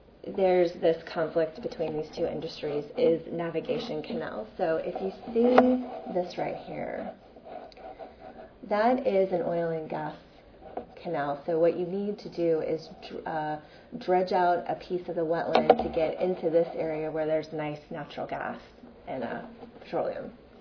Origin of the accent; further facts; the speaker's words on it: Louisiana, United States; give you a little bit of background about my home state of Louisiana. I'm from North Louisiana.